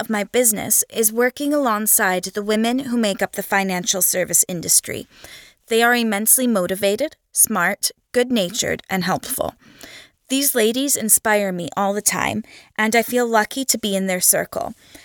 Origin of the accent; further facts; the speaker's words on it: Los Angeles, California, United States; Growing up in Los Angeles, I got my 10 minutes of fame as an aspiring journalist.